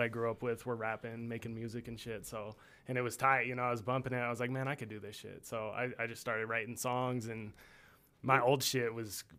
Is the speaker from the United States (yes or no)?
yes; Denver, Colorado, United States; I'm from Denver, yeah. Awesome. Born and raised, yeah.